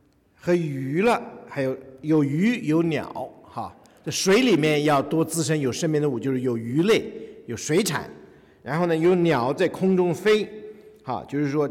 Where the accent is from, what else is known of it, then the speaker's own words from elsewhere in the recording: China; 对我们从大陆来的弟兄姐妹来讲其实是一个蛮难的一个思想转变的这样一个过程